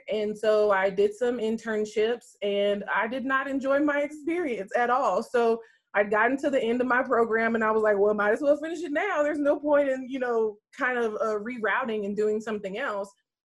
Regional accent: Dallas, Texas, United States; So I am originally from Dallas, Texas.

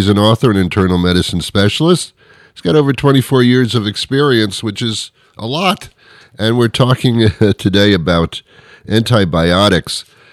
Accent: New York, United States; Cool. That's my hometown. That's where I'm from.

